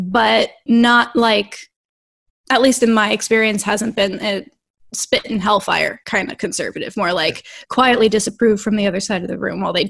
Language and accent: English; Gettysburg, Pennsylvania, United States; Well, I'm from Gettysburg, Pennsylvania, originally. Grew up there, homeschooled, Christian conservative household, oldest of six kids.